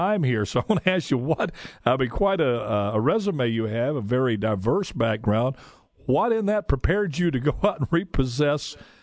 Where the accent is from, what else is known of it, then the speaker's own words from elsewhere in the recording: Shreveport, Louisiana, United States; I'm from Shreveport, by the way.